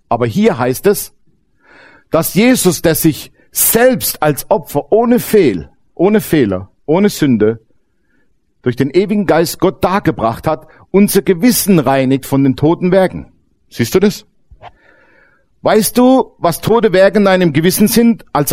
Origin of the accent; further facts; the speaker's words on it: Baden-Württemberg, Germany; Ich komme ja aus dem Schwäbischen, gell?